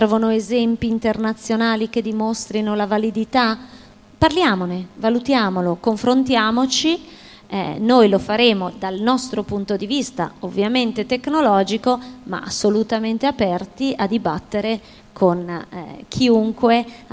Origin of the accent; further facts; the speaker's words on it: Milan, Lombardy, Italy; io sono di Milano, ho l'ufficio a Milano, anche se spessissimo sono a Roma.